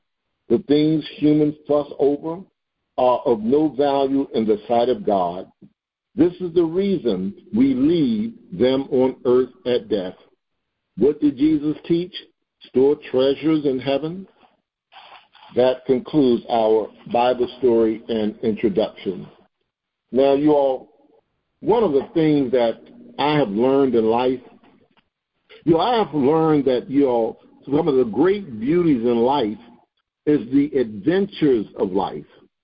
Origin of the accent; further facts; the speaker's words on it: Atlanta, Georgia, United States; when we used to come down here, and I'm from Atlanta, Georgia, I remember when we used to go through Blakely